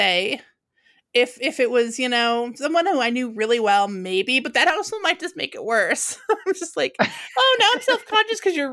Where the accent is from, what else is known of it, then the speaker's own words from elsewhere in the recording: New England, United States; I'm from New England. People talk kind of fast there.